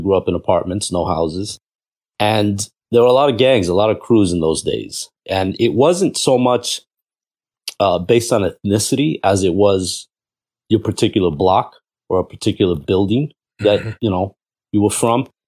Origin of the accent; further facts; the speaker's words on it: New York City, New York, United States; And so, yeah, so I grew up predominantly in Jackson Heights, did my share of running around Queensbridge and different parts of Brooklyn.